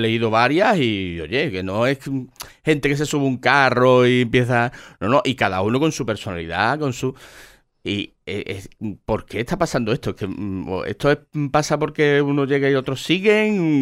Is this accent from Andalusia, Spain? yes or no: yes; Cádiz, Andalusia, Spain; now in El Puerto de Santa María, Spain; yo soy de Cádiz, en que llevo mucho tiempo viviendo en el puerto, el puerto ese también gaditano